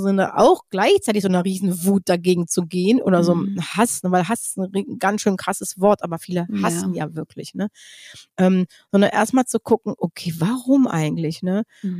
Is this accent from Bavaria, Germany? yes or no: no; Solingen, North Rhine-Westphalia, Germany; ich bin ja aus Solingen